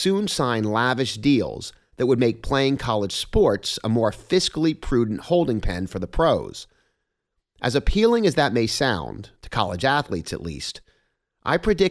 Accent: Houston, Texas, United States; And that's not only because I'm from Houston and hate the Lakers.

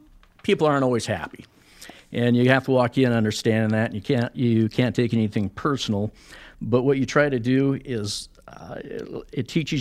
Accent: Belle Fourche, South Dakota, United States; I was born in Belle Fourche, lived on a ranch out at Union Center for a number of years, and currently live just north of Sturgis, kind of in between Sturgis and Whitewood.

